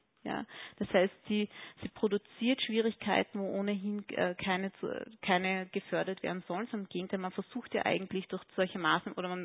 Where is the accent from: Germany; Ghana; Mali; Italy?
Germany; Munich, Bavaria; moved away as an adult; now in Vienna, Austria; Ja, wie gesagt, ich komme aus München, Deutschland. Ich wohne seit ungefähr 10 Jahren in Wien, in Österreich und habe Zahnmedizin studiert. Ich arbeite in Wien und Wiener Neustadt.